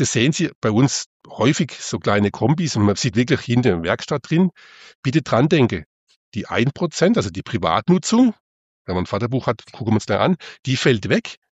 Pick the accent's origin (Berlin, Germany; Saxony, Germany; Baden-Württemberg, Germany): Baden-Württemberg, Germany; Also ich bin ja Schwabe und ich gebe zu, super Spießer.